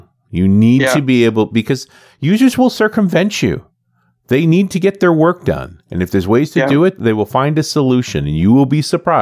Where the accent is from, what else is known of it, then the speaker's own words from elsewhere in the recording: Canada; Being a Canadian